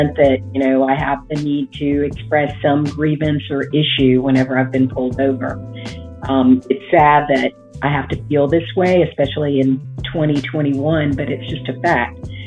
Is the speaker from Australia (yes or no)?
no; Columbia, South Carolina, United States; I'm from Columbia, South Carolina. As a black woman living in South Carolina